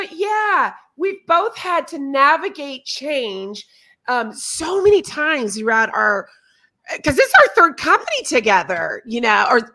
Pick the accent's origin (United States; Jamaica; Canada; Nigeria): United States; Colorado; I'm from Colorado, you're from California